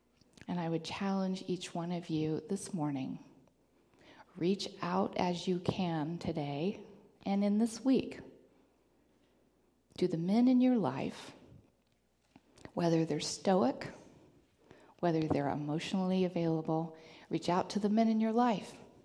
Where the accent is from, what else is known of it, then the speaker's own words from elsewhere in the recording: Louisville, Kentucky, United States; Y'all, I'm from Louisville. There's a whole lot more chance for anonymity in Louisville